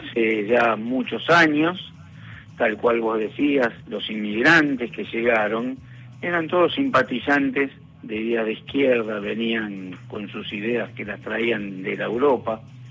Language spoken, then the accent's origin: Spanish; Argentina; Nosotros somos argentinos y judíos.